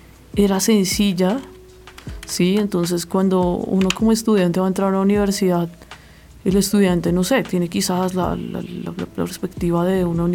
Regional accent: Bogotá, Colombia; born there; yo nací en Bogotá en el año 1991. Soy la tercera de cuatro hijos de una familia de clase media.

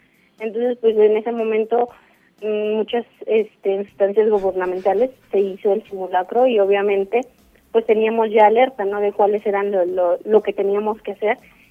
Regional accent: State of Mexico, Mexico; La verdad, aquí yo soy del Estado de México

